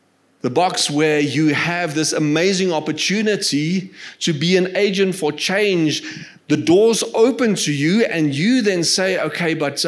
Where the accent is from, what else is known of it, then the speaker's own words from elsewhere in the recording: South Africa; And now as an African, as a South African